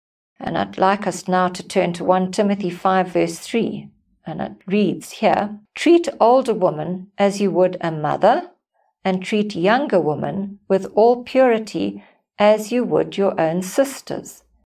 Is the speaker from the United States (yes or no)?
no; Mutare, Zimbabwe; When I was a teenager, I belonged to a small family church in my hometown in Matari, Zimbabwe.